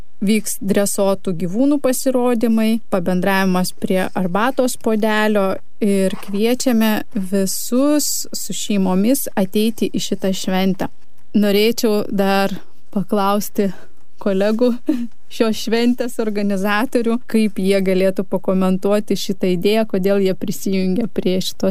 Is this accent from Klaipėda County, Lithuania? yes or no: no; Kaunas, Kaunas County, Lithuania; Kadangi esame iš Kauno, norime pakviesti visus į mūsų organizuojamą renginį.